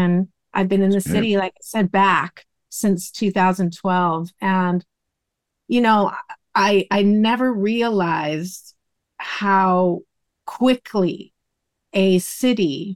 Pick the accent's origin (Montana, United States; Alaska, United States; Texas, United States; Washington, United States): Washington, United States; Tacoma; Well, I grew up in Tacoma. So that's just a little bit south of Seattle.